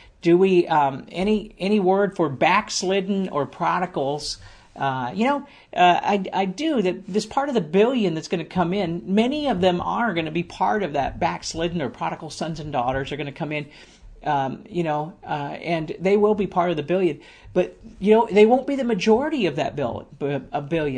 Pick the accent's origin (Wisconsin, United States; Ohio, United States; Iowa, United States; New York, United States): Ohio, United States; Akron; Excited because we actually planted our first church in Kent, Ohio, and I grew up in Akron.